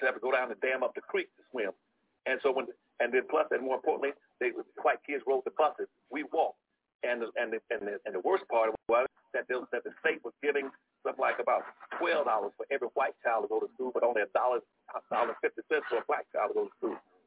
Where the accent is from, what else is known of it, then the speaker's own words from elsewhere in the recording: South Carolina, United States; Like in North Carolina, I was from South Carolina, North Carolina, where we spent the first week of school every year cleaning up old textbooks